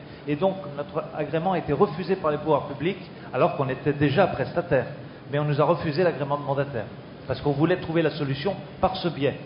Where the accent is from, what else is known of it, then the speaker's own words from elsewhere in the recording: Toulon, Provence-Alpes-Côte d'Azur, France; Moi, je viens de Toulon.